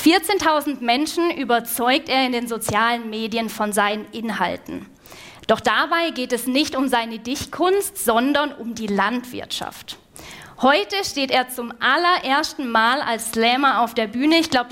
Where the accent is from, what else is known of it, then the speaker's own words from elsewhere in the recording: Baden-Württemberg, Germany; accent: Alemannic; Ich bin ja auch an der Schweizer Grenze aufgewachsen. Aber es ist halt leider so, dass der Dialekt von Generation zu Generation immer mehr verloren gegangen ist bei mir, der Familie. Aber trotzdem ist Alemannische für mich Heimat